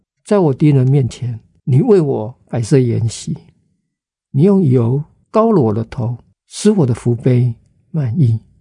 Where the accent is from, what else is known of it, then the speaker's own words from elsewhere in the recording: southern Taiwan, Taiwan; 我是南部人，所以我们在南部那时候初中毕业考高中方向就是台南一中